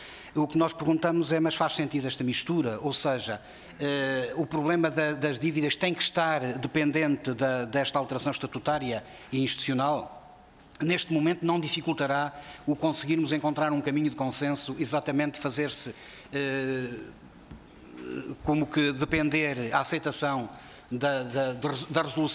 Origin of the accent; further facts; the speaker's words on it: Norte, Portugal; que somos transmontano-dorienses.